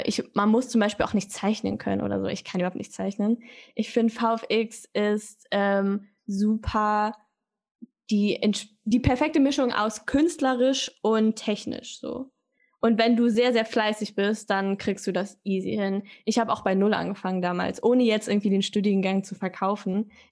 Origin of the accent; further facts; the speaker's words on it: Cologne, North Rhine-Westphalia, Germany; Ich komme ja auch aus Köln.